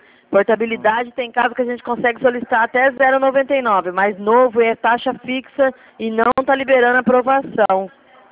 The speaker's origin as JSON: {"language": "Portuguese", "region": "São Paulo", "country": "Brazil", "said": "Sou do estado de São Paulo."}